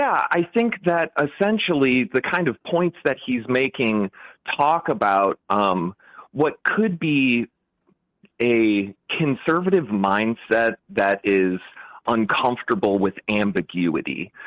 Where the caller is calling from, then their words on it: Brooklyn, New York, United States; I'm in Brooklyn.